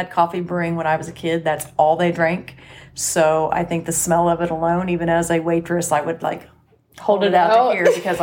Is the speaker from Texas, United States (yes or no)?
no; Connersville, Indiana, United States; I'm a native from Connersville.